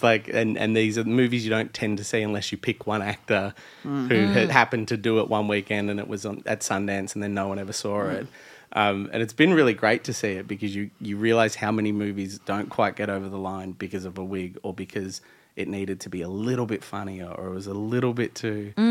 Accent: Australia; We as Australians are aware of Jackie Weaver.

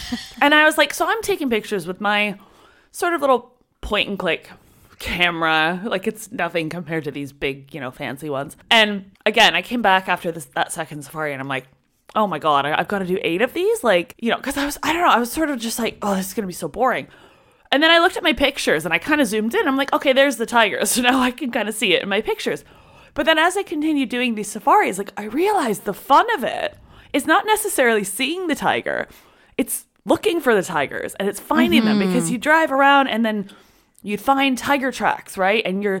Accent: Canada; I'm from Canada.

